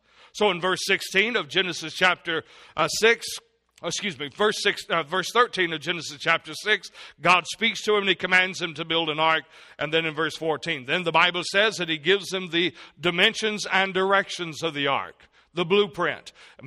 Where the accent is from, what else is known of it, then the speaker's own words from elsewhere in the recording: the South, United States; If I can say this, I'm from the South, and so I hope you'll understand this cliche.